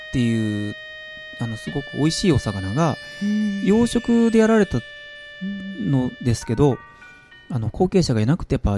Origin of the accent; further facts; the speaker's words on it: Seki, Gifu, Japan; うちの地元でも関市の山奥、モネの池のそばなんですけど